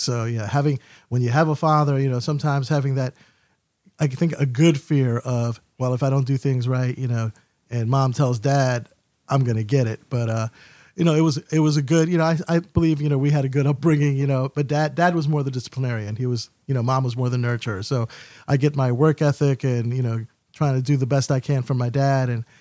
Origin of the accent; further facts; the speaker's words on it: New Haven, Connecticut, United States; Born and raised, yes. Born and raised in the Hill neighborhood, and currently living in the Dwight neighborhood. But yes, longtime New Havener.